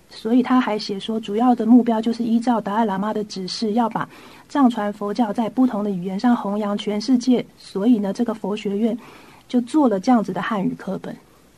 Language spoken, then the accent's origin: Chinese; Taiwan; 就是去讲说我们台湾人怎么表达我们的意见